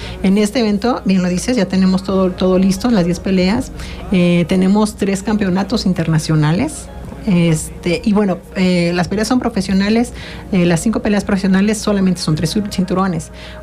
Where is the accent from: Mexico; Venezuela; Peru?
Mexico; Cuernavaca, Morelos; Somos aquí morelenses, yo soy de Cuernavaca, Morelos, yo aquí nací